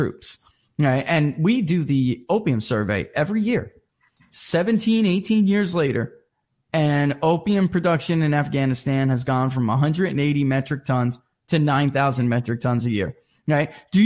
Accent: Michigan, United States; And P.S. I'm from Michigan, so I know what he's talking about. They hollowed out my neighborhood, you know

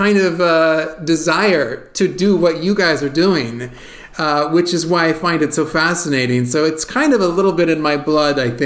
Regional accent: California, United States; and I am from California, and so growing up... Yeah. So growing up, San Francisco was my big city growing up

